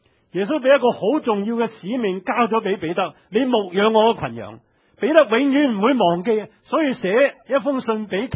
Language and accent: Cantonese; Hong Kong; 今日我们香港人是很喜欢这一个随意往来的日子。